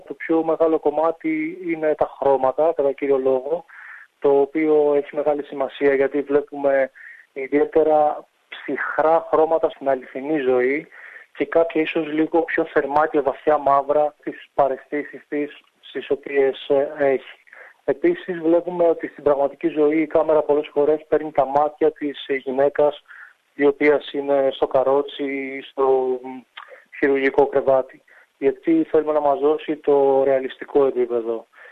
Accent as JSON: {"language": "Greek", "town": "Patras", "region": "Western Greece", "country": "Greece", "tie": "born there", "said": "Γεννήθηκα στην Ελλάδα και συγκεκριμένα στην πόλη Πάτρα. Είμαι 24 χρονών."}